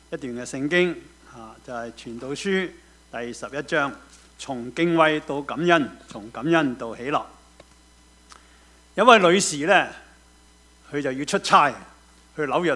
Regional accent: Guangdong, China; 我就想到我們廣東人所說的這句非常好

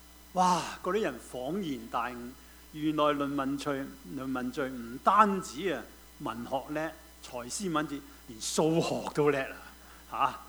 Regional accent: Guangdong, China; 我们广东人呢有一个很出名的文人叫论文序

